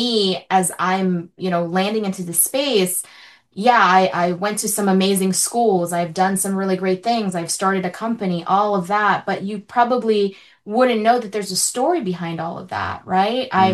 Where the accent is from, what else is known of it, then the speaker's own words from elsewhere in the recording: Philippines; As a Filipino first generation immigrant woman, like I never thought I would be in the rooms that I'm in now